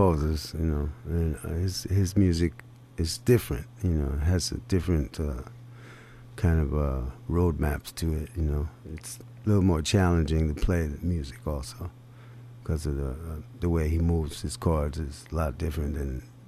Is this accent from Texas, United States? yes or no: no; Bronx, New York, United States; Well, you gotta fight to survive, you know, in the Bronx, either physically or musically.